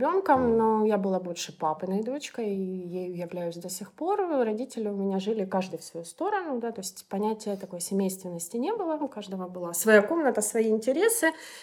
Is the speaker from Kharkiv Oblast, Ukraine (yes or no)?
yes; Kharkiv, Kharkiv Oblast, Ukraine; Я сама из Украины, из города Харьков. Родилась там. Там, собственно, всем и занималась.